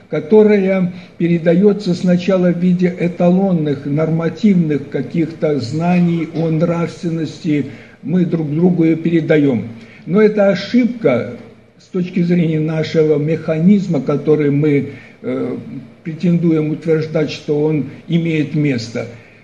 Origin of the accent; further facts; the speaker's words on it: Belarus; я из Белоруссии представляю здесь на конференции, также доклад свой.